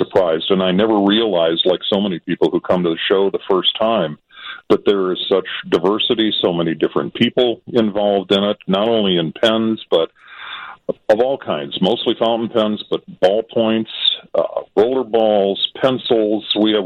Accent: Geneva, United States; Well, I'm from exotic Geneva, actually.

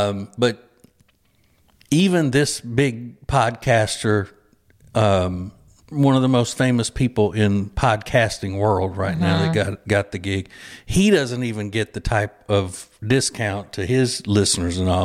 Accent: Louisiana, United States; Or as they say in parts of my home state of Louisiana, Wilson.

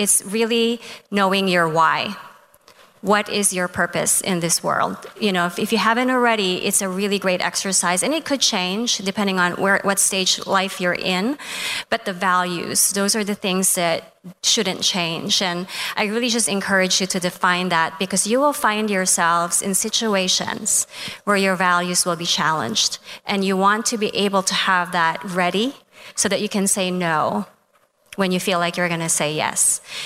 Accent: Philippines; somebody that I grew up in the Philippines, very hierarchical, very much respect for authority

